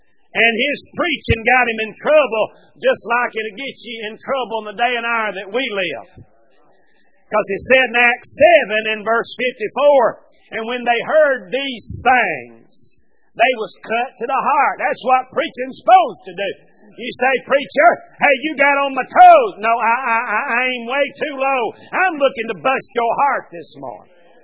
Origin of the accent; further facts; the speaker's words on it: Tennessee, United States; born there; In 1961, I was born in Tennessee, into